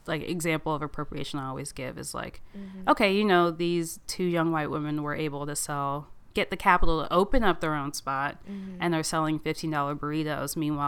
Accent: Waldorf, Maryland, United States; So I grew up in Maryland, in Waldorf, south of DC

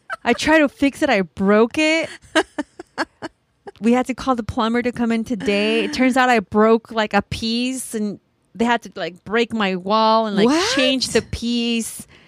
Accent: Oaxaca, Mexico; we grew up in Oaxaca, we used to visit our abuelita.

